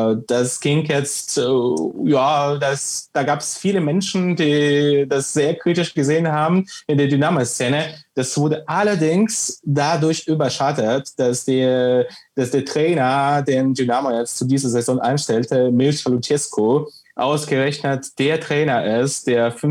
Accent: Sevastopol, Crimea, Ukraine; Also ich stamme selbst, wie gesagt, aus Sevastopol auf der Krim. Und das ist eine sehr stark russisch geprägte Stadt.

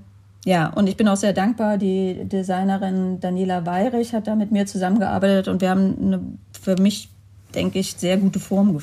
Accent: Halle, Saxony-Anhalt, Germany; Oder dann gab es die Attacke in Halle an der Saale, wo ich aufgewachsen bin.

